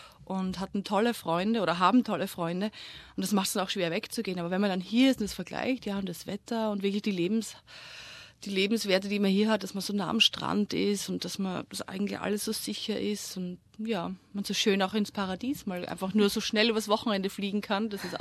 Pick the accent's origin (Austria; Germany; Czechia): Austria; moved away as an adult; also born or lived in England; bin aus Österreich weg, weil ich wusste nicht, was ich mit mir selbst machen wollte